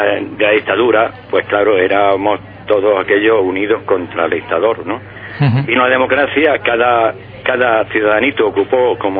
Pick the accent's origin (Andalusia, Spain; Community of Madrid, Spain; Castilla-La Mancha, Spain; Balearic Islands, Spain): Andalusia, Spain; Almería; No, bueno, porque de pequeño yo en Almería, en el colegio de Cesano